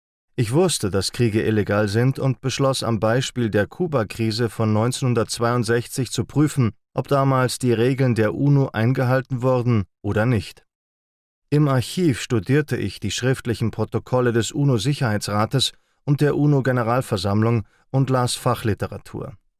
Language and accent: German; Switzerland; Ich bin Schweizer Historiker und Friedensforscher und habe mich auf die internationale Zeitgeschichte seit 1945 spezialisiert